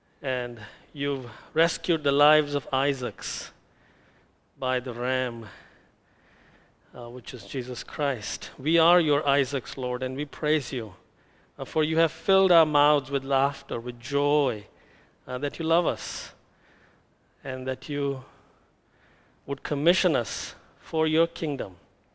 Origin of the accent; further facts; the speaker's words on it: India; I come from India, and many people in India are vegetarians.